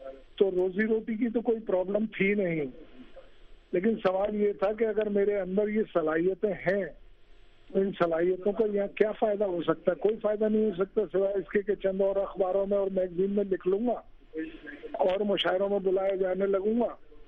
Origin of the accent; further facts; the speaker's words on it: Aligarh, Uttar Pradesh, India; moved away as an adult; دراصل بچپن میں پیدا ہی علی گڑھ میں ہوا تھا, علی گڑھ یونیورسٹی کیمپس میں پیدا ہوا